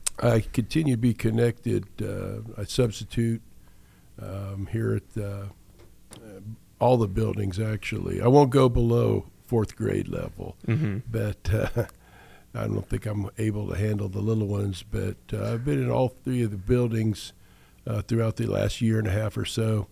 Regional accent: Hutchinson, Kansas, United States; Grew up in Hutchinson, Kansas. All of my life, but have lived here in Clearwater more, so I call Clearwater home.

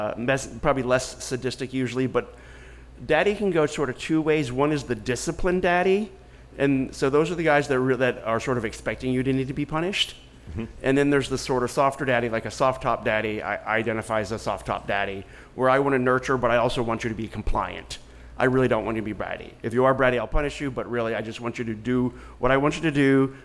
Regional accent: Northeast, United States; also born or lived in New York / Connecticut / Maryland / Washington DC; I grew up in the Northeast.

